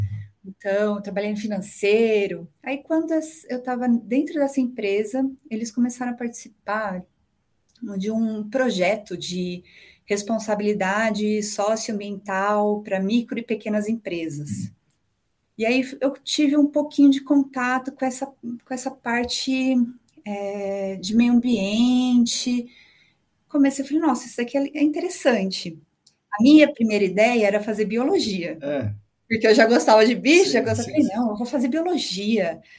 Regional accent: Santo André, São Paulo, Brazil; Bom, eu nasci e cresci em Santo André, região do Grande ABC, aqui de São Paulo.

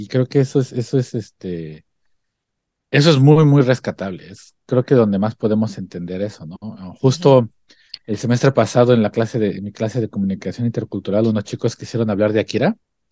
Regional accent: Mexico; yo creo que en la experiencia como mexicanos, cuando éramos morros, ¿qué pasaba?

